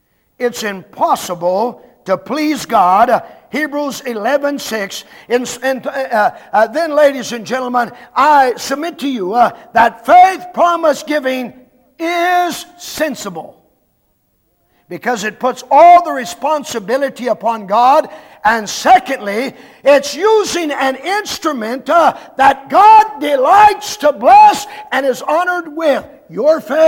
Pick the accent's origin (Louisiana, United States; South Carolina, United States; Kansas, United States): South Carolina, United States; Greenville; I'm from Greenville, South Carolina. It builds great Christians.